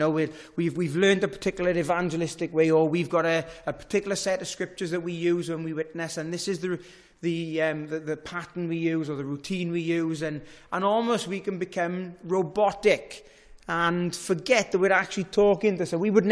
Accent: Wales, United Kingdom; I was from Llandudvadra.

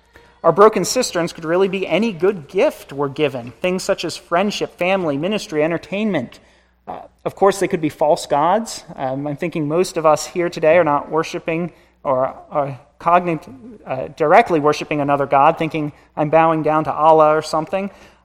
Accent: Lancaster, Pennsylvania, United States; I'm from Lancaster

